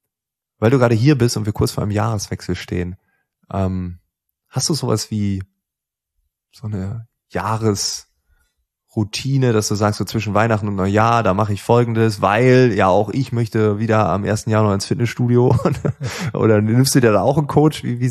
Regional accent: Lower Saxony, Germany; Also aus dem Elternhaus, da wo ich aufgewachsen bin, Ostfriesland, Freunde, Nachbarschaft. Es gibt auch in Ostfriesland gefühlt keine Reichen, so, ne?

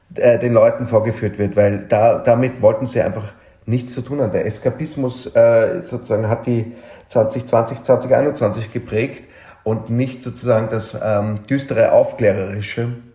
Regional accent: Vienna, Austria; now in Berlin, Germany; mein Background aus Wien

